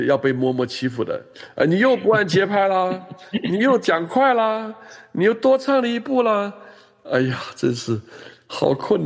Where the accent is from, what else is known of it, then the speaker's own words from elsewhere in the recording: Guangzhou, Guangdong, China; 我从小就在广州市中学生业余合唱团，从初中一二年级一直到高中二年级，这几年我都在那里的